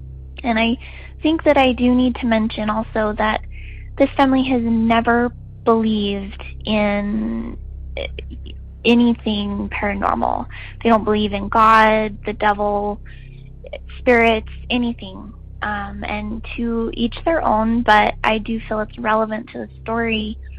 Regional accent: Wyoming, United States; I am from Wyoming.

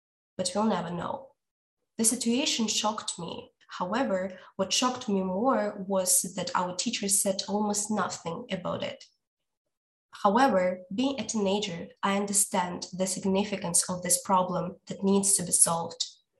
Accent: Moscow, Russia; English is a second language; I'm from Russia, from Moscow.

